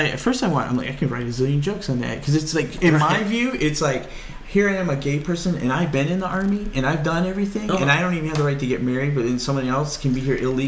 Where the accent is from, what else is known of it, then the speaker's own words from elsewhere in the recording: United States; As an American, we all know that when things piss us off, you organize and you do something about it.